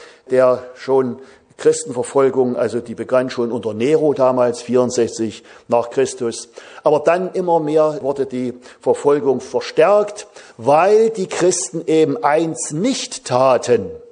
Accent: Thuringia, Germany; Das war bei mir während einer Evangelisation in einer ganz kleinen Gemeinschaft damals, wo ich herstamme aus Thüringen.

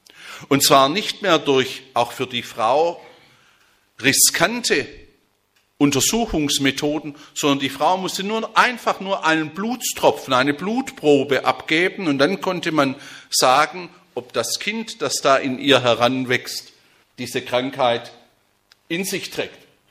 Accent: Konstanz, Baden-Württemberg, Germany; Wir haben in Konstanz, wo ich herkomme, eine Firma

